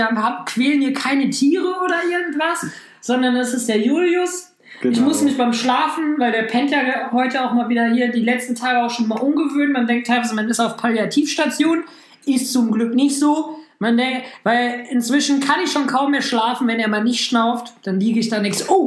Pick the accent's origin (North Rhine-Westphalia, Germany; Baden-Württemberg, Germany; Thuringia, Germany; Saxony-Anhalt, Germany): North Rhine-Westphalia, Germany; Hamm; Die kommt ja aus meiner Heimatstadt.